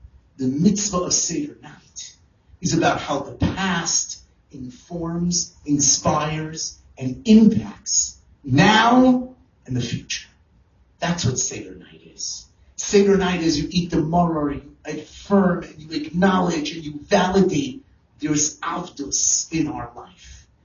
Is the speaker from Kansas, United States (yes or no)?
no; California, United States; I grew up in California, this place, Universal Studios.